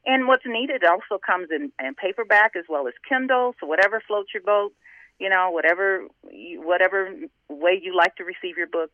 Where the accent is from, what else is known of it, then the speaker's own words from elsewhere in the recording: Texas, United States; And even though I'm originally from Texas, where we butcher the language just because it's fun doing it.